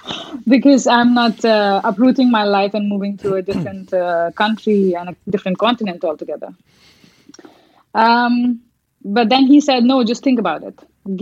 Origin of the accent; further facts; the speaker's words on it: Mumbai, Maharashtra, India; I'm from Mumbai, born and raised.